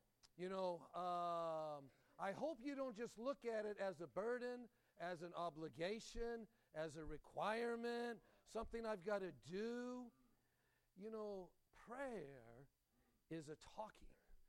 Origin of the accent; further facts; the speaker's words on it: Denton, Texas, United States; I'm from Denton, Texas.